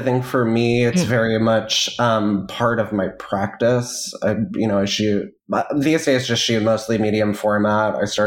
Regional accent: Flushing, New York, United States; I was born and raised in Flushing, Queens.

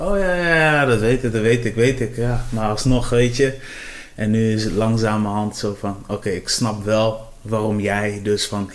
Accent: Cape Verde; now in Netherlands; want ik kom van de Capverdische eilanden

